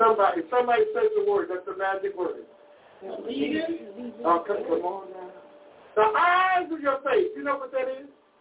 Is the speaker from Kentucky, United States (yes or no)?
no; Missouri, United States; I'm from Missouri. That's a show me state.